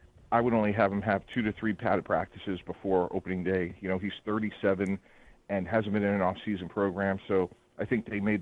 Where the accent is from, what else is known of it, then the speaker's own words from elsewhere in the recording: New York, United States; born there; You know, I was born in New York, and to come back here, and we've had a lot of fun all week.